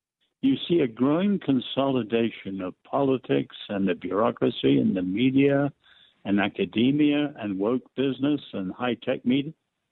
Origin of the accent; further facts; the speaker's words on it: England, United Kingdom; I mean, I'm English.